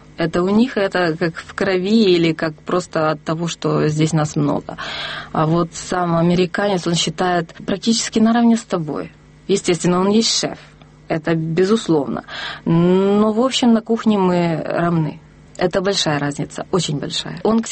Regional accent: Ukraine; И вот смотрите, вот я с Украины.

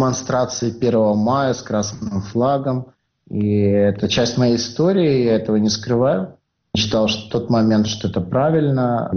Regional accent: Crimea, Ukraine; я помню, как я рос в Крыму. И я, скажем так, рос в далеко не богатой, успешной семье.

